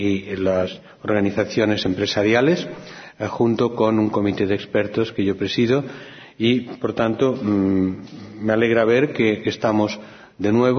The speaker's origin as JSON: {"language": "Spanish", "region": "Catalonia", "country": "Spain", "also_born_or_lived": "California, United States", "said": "primero desde California, en los últimos 3 años ya desde la vuelta a mi tierra, a Cataluña"}